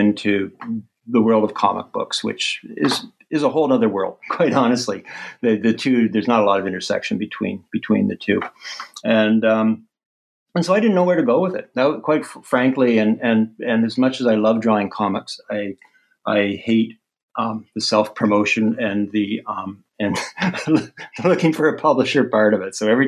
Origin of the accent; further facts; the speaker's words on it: Canada; they were Canadian, and that was great because I'm Canadian, and it's kind of nice to publish with somebody from my own country.